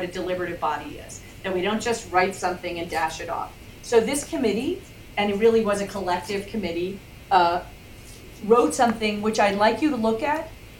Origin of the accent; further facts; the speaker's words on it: New York, United States; I don't want to use Lee's I'm from New York excuse, but I'm from New York.